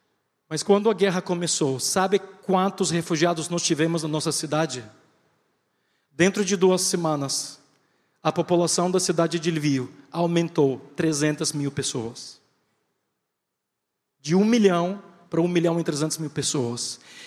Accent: Recife, Pernambuco, Brazil; Porque eu sou nordestino, vocês sabem disso, sou de Recife, na verdade. Lá se fala muvuca.

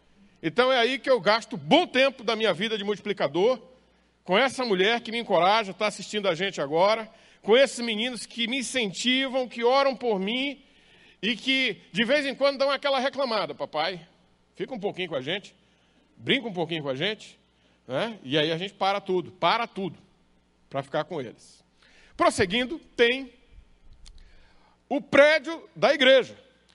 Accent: Imperatriz, Maranhão, Brazil; accent: Northeastern; also born or lived in Belém; O sotaque é de nordestino. Então já sabe, tem sotaque. Eu nasci em Belém e aos 6 anos fui morar em Imperatriz, a cidade que eu sou pastor.

